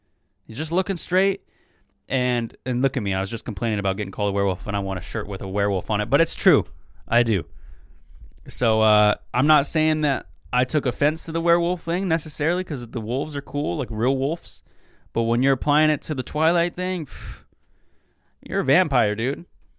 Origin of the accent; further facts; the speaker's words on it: Seattle, Washington, United States; You know, I'm from Seattle. You know, it's a great place.